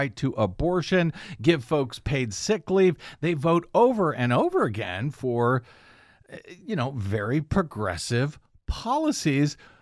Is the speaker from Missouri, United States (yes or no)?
yes; Missouri, United States; moved away; I take particular note of Missouri because that's my home state.